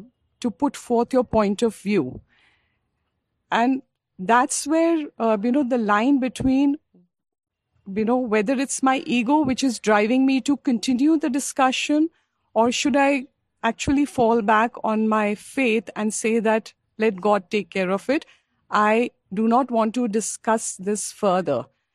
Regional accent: Gurgaon, Haryana, India; English is a second language; And I am from Gurgaon. I recognize some people from Gurgaon.

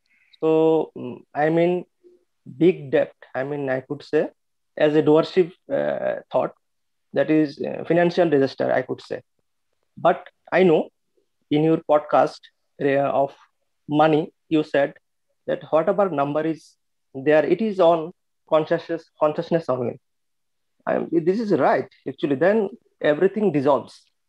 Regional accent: Tripura, India; English is a second language; from Tripura

